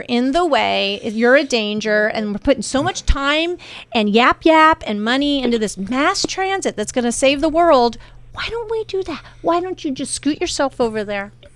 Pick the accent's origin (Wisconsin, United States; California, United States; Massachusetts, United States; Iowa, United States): California, United States; San Diego; I was born and raised in San Diego.